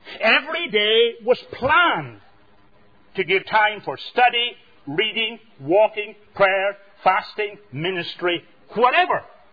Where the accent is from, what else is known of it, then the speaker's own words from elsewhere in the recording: Enniskillen, Northern Ireland, United Kingdom; I know Epworth better than my hometown of Enniskillen.